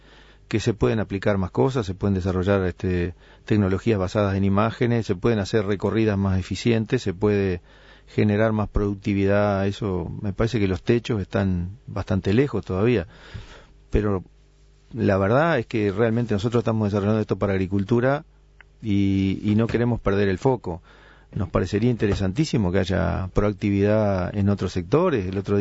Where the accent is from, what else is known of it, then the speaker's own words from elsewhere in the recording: Uruguay; ¿Cuántas cosas nos pasan como uruguayos cuando, por ejemplo, juega Uruguay?